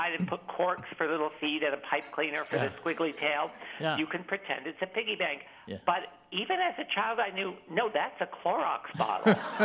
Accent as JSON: {"language": "English", "region": "New Jersey", "country": "United States", "tie": "born or raised there", "said": "Because I think when I was growing up in New Jersey, I could not have been more fascinated with crafting, which continues."}